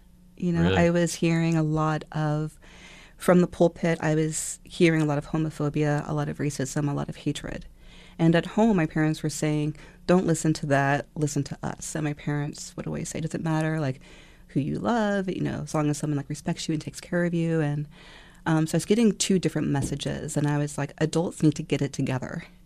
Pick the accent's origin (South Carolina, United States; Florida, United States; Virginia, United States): Virginia, United States; also born or lived in Japan; In Northern Virginia and Japan.